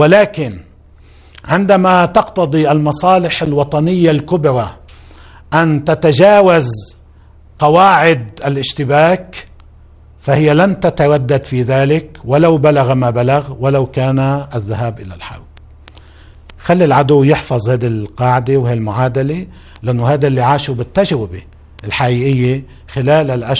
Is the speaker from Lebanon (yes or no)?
yes; Lebanon; كلنا مع بعضنا كلبنانيين